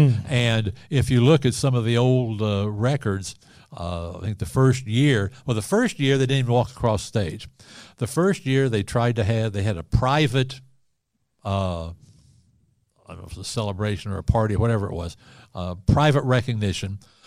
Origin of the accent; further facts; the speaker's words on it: Missouri, United States; Kentucky was the first place I came outside of my home state, Missouri. I'm from Missouri.